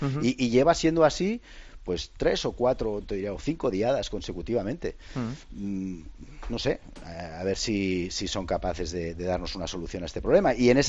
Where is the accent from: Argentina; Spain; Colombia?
Spain; Catalonia; que los catalanes, cuando salimos de Cataluña y nos vamos a cualquier ciudad del resto de España, lo estamos viviendo en el día a día.